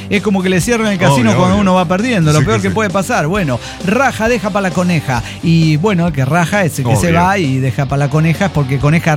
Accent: Guatemala; Yo, como Chapín, le digo, como guate, nunca jamás había escuchado esto.

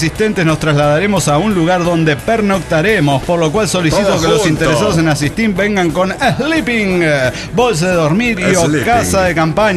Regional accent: Perote, Veracruz, Mexico; Con motivo de la primera reunión desintegrada en mi tierra, Perote, Veracruz, México.

